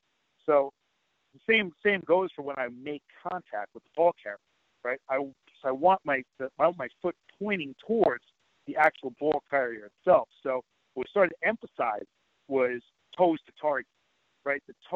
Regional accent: Queens, New York, United States; I'm originally from Queens, Long Island area too.

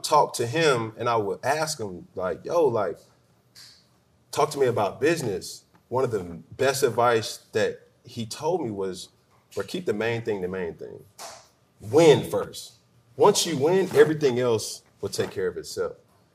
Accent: College Park, United States; By no means was I poor growing up from College Park to GS Island, so I'm from College Park.

